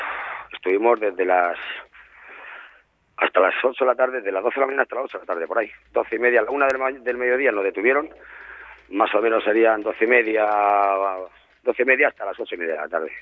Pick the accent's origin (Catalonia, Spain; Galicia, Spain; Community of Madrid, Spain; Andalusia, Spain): Andalusia, Spain; yo como andaluz que soy